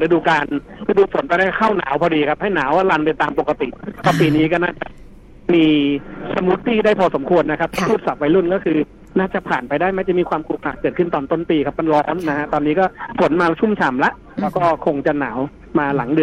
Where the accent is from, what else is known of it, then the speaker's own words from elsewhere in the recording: Sukhothai, Thailand; อย่างสุโขทัยที่เป็นภูมิลำเนาผมเนี่ย